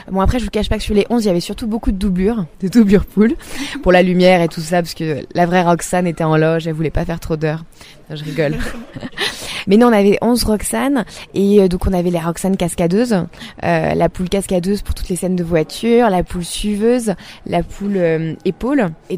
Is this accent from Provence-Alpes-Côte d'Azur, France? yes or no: no; Brittany, France; Exactement, je suis bretonne.